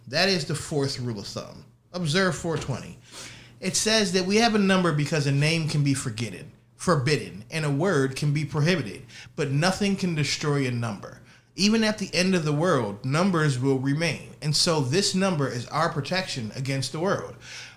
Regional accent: Maryland, United States; now in California, United States; I mean, I'm from Maryland, so maybe Death Threat Decon 42 hasn't really set into my brain yet, right.

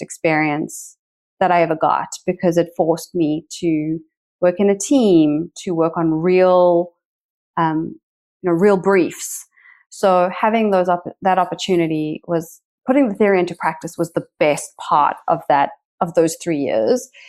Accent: Johannesburg, Gauteng, South Africa; up being in Johannesburg, where I grew up. So I didn't have the typical college experience of leaving my hometown.

